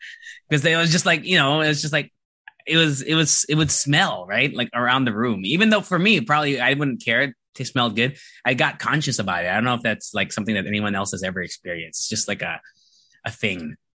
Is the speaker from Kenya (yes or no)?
no; Japan; I went to an international school when I was growing up in Japan.